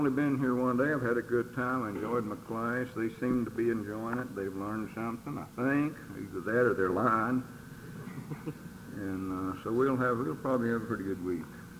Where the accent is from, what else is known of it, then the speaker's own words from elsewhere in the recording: Appalachia, United States; born there; I was born in Appalachian and somehow never was quite ashamed of it.